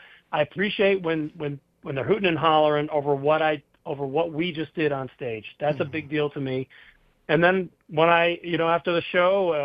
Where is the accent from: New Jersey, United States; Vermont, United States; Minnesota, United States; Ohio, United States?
Ohio, United States; Cleveland; I grew up in the suburbs of Cleveland, Ohio.